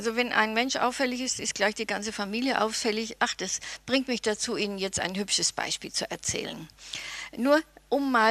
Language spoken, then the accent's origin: German; Bavaria, Germany; ich komme aus Bayern und esse immer so viel Schweinespick